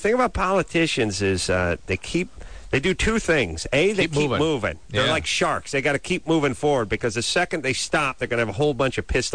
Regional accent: North Hollywood, California, United States; Well, he's calling from my hometown, North Hollywood.

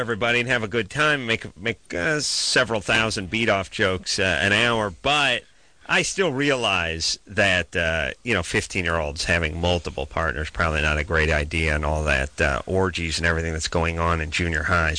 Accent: Los Angeles, California, United States; I grew up in the Los Angeles area and was a K-Rock fan

